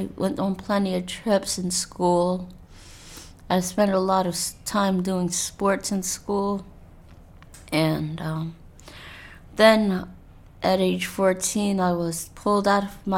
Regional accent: Washington, District of Columbia, United States; born there; I was born in Columbia Hospital in Washington, D.C. on L Street Northwest, which no longer exists.

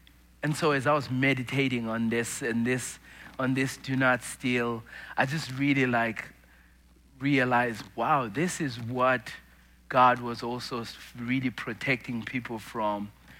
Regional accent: Zimbabwe; I grew up in Zimbabwe

